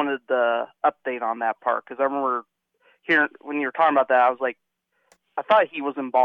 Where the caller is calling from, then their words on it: Pekin, Illinois, United States; Pekin, Illinois.